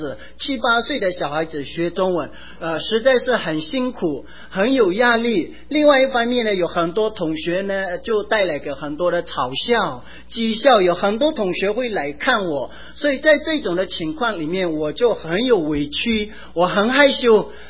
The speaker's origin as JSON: {"language": "Chinese", "country": "Myanmar", "said": "那我是来自一个基督徒的家庭"}